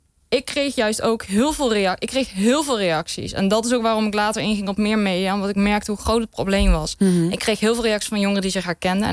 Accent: Nijmegen, Gelderland, Netherlands; Ik kom uit Nijmegen.

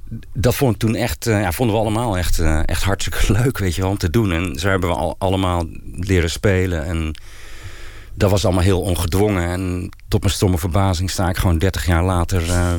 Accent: Ermelo, Gelderland, Netherlands; toen ik opgroeide in Ermelo.

